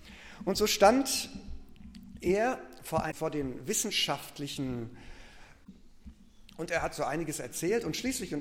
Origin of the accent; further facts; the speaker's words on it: Northern Germany, Germany; Ich komme aus Norddeutschland ursprünglich, da ist alles flach.